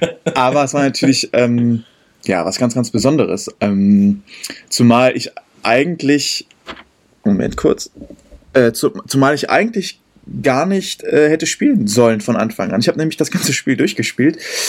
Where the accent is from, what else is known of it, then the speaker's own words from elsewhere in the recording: Berlin, Germany; moved away as an adult; now in Heidelberg, Germany; ich bin mit 20 von aus Berlin nach Heidelberg gezogen.